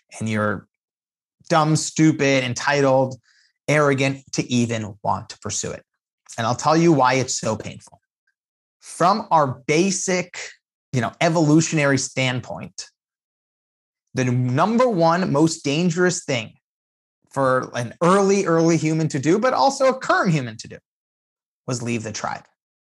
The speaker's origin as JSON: {"language": "English", "region": "California", "country": "United States", "tie": "born there", "said": "My parents and grandparents came from Iran to America 40 years ago. And I was born here in California."}